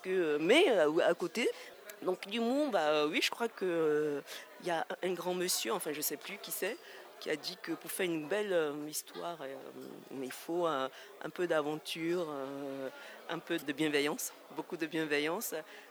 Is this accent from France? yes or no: no; Côte d’Ivoire; je suis une Ivoirienne et les Ivoiriens ont, ont l'humour dans leur ADN.